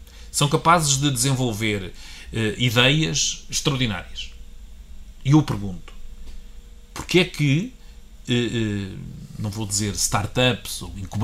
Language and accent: Portuguese; Sátão, Viseu, Portugal; Mas como eu, muitos outros que dizem, não, sou do Sátão.